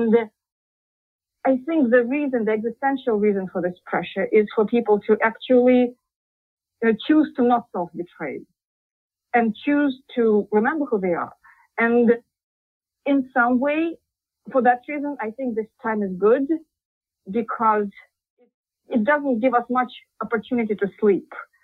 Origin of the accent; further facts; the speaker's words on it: Moscow, Russia; I was born in Moscow, and my childhood was actually pretty happy.